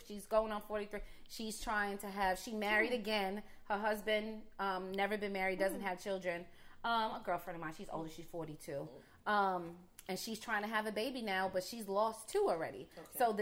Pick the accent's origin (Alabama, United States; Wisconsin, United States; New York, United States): New York, United States; now in Georgia, United States; like my friends in Georgia, we grew up in New York and we all moved down here.